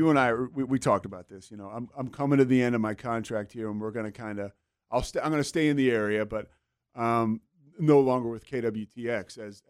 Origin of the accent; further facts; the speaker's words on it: Philadelphia, Pennsylvania, United States; now in Waco, United States; I'm from Philadelphia, initially I thought Waco was just going to kind of be like a stop for me, and it became my home.